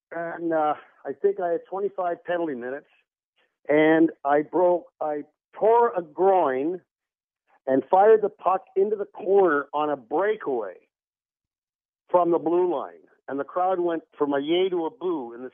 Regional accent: Toronto, Ontario, Canada; I came from Toronto, Ontario. I went to Michigan Tech University on a hockey scholarship

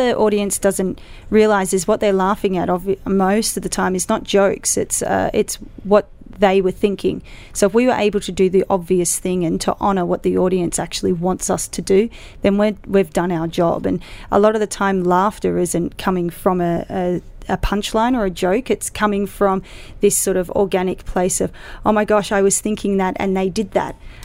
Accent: Australia; accent: Australian; So my Australian accent needed to become a bit rounder and whatnot.

